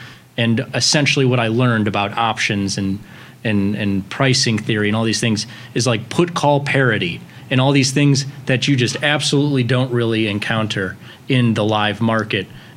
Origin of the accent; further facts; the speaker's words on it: Chicago, Illinois, United States; I was from, I'm from Beverly on the south side of Chicago